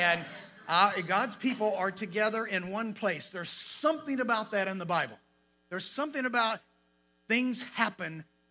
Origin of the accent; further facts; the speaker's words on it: Missouri, United States; now in Vernal, United States; I'm from a little small town called Vernal, Utah. I'm not from there. I'm originally from Missouri, but we've lived there for 30-some-odd years.